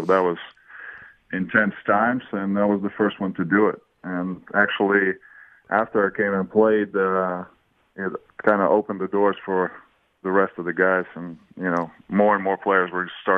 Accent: Lithuania; Well, I grew up around basketball. You know, Lithuania is basketball is number one sport by a mile. And my dad played, so I was around

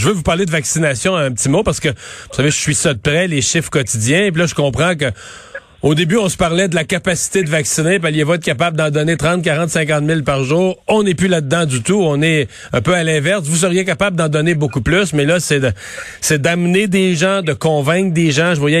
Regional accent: Canada; chez nous au Canada

